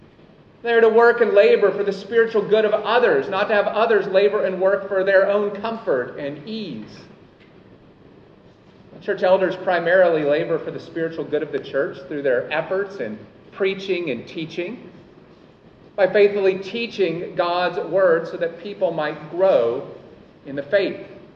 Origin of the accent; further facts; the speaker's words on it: United States; people from the United States, my own country. People from my home country often have an inherent distrust or suspicion of anyone in leadership.